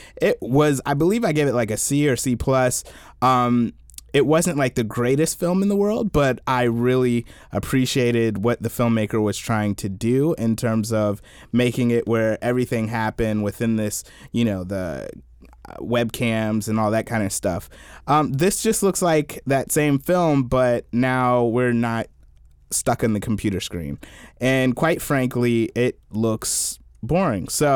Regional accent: South Carolina, United States; now in Washington, United States; I remember I grew up in South Carolina, right? Mm-hmm. So in the South, growing up, history is a lot different

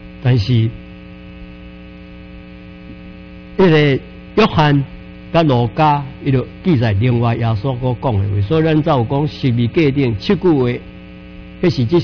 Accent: Taiwan; 也帮助我的故乡台湾。

